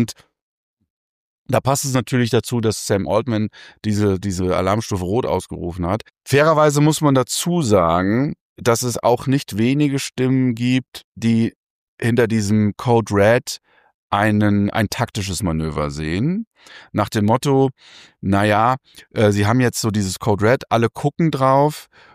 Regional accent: North Rhine-Westphalia, Germany; ich komme so eher aus NRW, habe aber keinen krassen, wirklichen Dialekt.

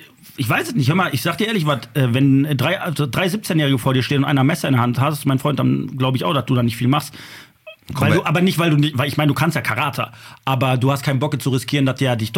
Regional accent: Germany; Ich bin doch Deutscher.

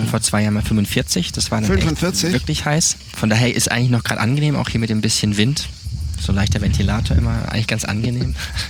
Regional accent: Baden-Württemberg, Germany; Ich bin aufgewachsen in Süddeutschland, Südbaden. Eins von vier Kindern meiner Eltern. Ich kann sagen, ich hatte das Vorrecht, in einer christlichen Familie aufgewachsen zu sein

